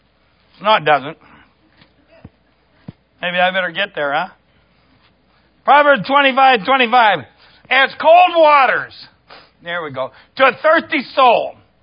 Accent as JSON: {"language": "English", "region": "Ohio", "country": "United States", "tie": "born or raised there", "said": "Now, when I grew up in Ohio, we called it pop, like Coca-Cola."}